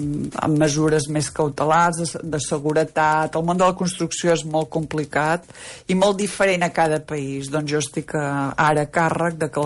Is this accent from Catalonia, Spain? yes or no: yes; Olot, Catalonia, Spain; Jo sóc d'Olot. De la Garrotxa, sigolotina.